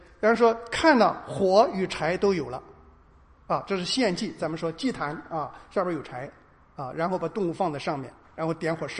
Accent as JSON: {"language": "Chinese", "country": "China", "said": "我们中国人虽然也打也杀也什么，没有像他们那么惨，而我们现在居然蒙了亚伯拉罕的福。"}